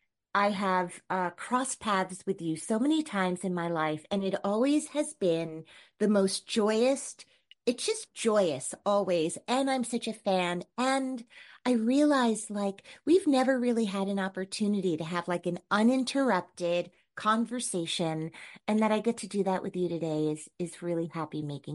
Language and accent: English; New Jersey, United States; I came from New Jersey. It was a very easy journey